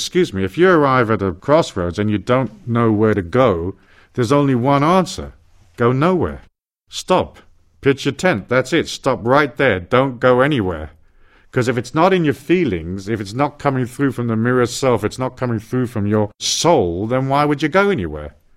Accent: England, United Kingdom; I'm an English tourist.

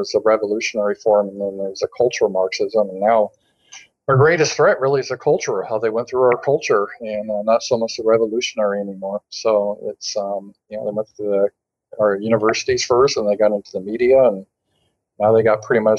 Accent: United States; And so there's a lot of resentment still there that I found surprising, being an American

